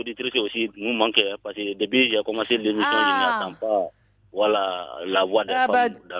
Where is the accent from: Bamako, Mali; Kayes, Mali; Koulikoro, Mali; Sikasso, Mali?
Koulikoro, Mali; Je vous appelle toujours dans mon village natal.